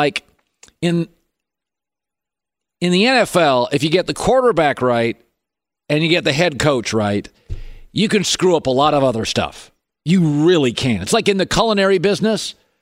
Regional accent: Seattle, Washington, United States; born or raised there

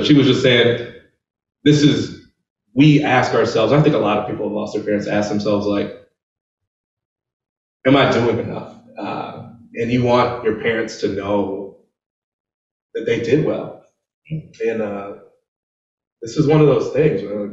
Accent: Houston, Texas, United States; born there; I was born in Houston.

